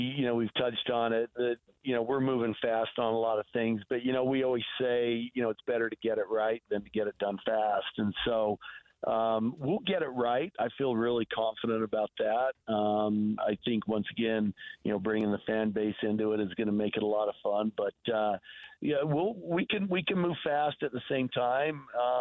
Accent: Salt Lake City, Utah, United States; I still live in Salt Lake City, and I'm very biased to Salt Lake City and downtown Salt Lake. I think other than a handful of years of my life, I've lived in Salt Lake City, and it's the capital city

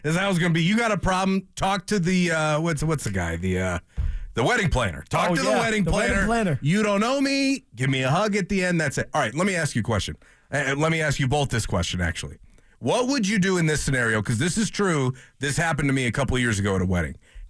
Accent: Chicago, Illinois, United States; growing up in Chicago in the height of the Jordan era, I was young

